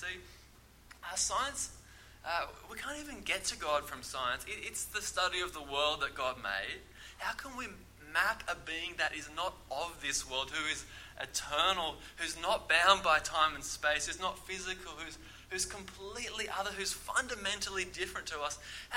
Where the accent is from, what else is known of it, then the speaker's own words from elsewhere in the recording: Lismore, New South Wales, Australia; Maybe when you saw that I grew up in Lismore, you started doubting everything you knew about me.